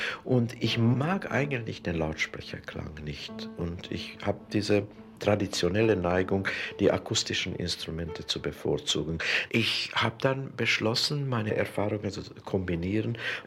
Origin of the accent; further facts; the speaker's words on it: Budapest, Hungary; first language Hungarian; German is a second language; moved away as an adult; Bin ich Ungar oder bin ich Jude? Ich wurde Jude durch die Verfolgung, aber kulturell gesehen, ich bin in der ungarischen Sprache aufgewachsen, ich bin durchdrungen von der ungarischen Literatur. So war das Verlassen von Budapest doch seelisch sehr schwierig